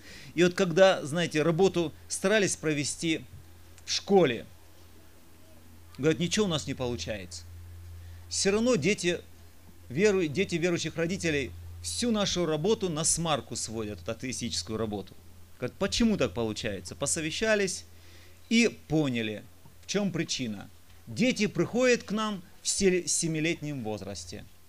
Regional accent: Kizlyar, Dagestan, Russia; я не представился, я из Кизляра

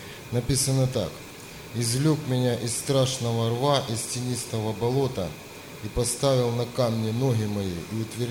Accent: Donbas, Ukraine; born there; Родился я на Донбассе.

